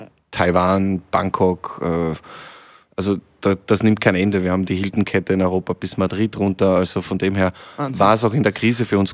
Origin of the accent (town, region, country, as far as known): Lienz, Tyrol, Austria; born or raised there